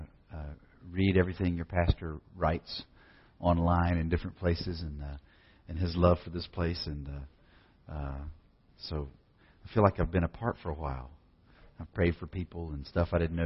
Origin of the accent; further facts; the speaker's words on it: Virginia, United States; used to have friends in college that when I tell them they'd find out I was from Virginia, and they'd say, "Oh yeah, that's in the mountains up there in West Virginia." I said, "Not West Virginia, Virginia."